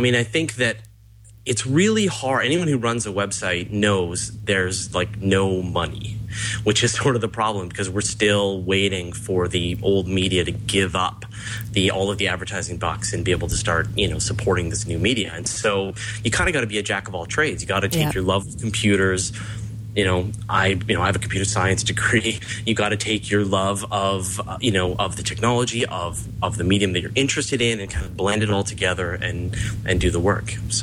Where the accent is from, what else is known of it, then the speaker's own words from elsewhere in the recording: Canada; accent: Canadian; There, you happy? A boot. There. That's my Canadian accent for you.